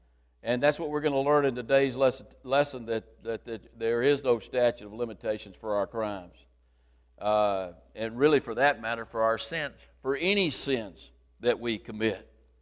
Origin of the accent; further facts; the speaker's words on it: the South, United States; I grew up in the South, and I saw black people mistreated in a terrible way when they were integrating the schools